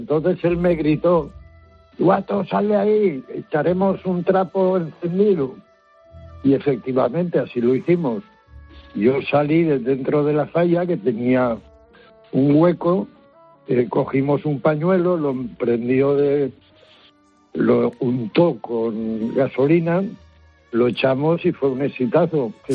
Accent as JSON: {"language": "Spanish", "region": "Valencian Community", "country": "Spain", "said": "Pues yo hice, como buen valenciano, una falla en la puerta de la universidad."}